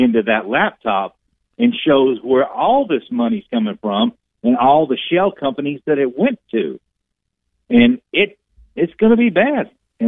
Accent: the South, United States; having born and raised in the South, it's hot in the summertime.

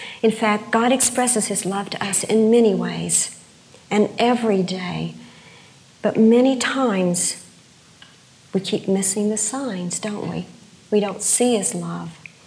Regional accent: West Virginia, United States; When I grew up in West Virginia, I remember my bedroom so well that I spent hours and hours in.

